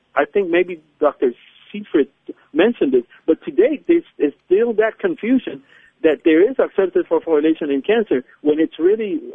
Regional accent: Ponce, Puerto Rico; And here in Ponce, it's very known because of canepas, where I'm originally from Ponce, so that's where the canepas are.

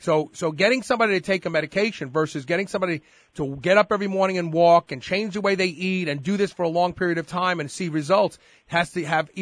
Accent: Brooklyn, New York, United States; I grew up in Brooklyn.

